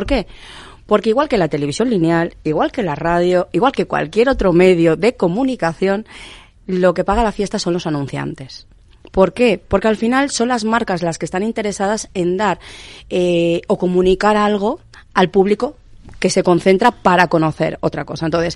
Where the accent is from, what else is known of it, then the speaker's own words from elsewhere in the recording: León, Castile and León, Spain; Que yo soy de León y es los que lo llevan allí.